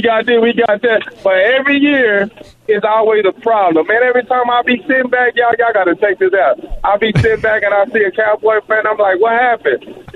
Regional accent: Dallas, Texas, United States; That's my boy, because I'm from Dallas, but I like the Philadelphia Eagles.

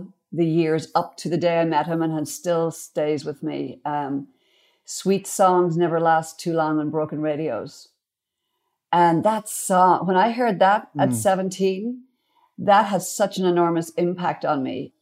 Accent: Ireland; It's the music that our parents listened to growing up in Ireland.

